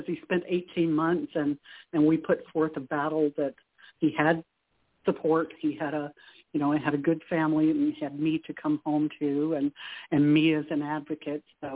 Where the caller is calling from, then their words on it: British Columbia, Canada; Yes, I'm in British Columbia, Canada.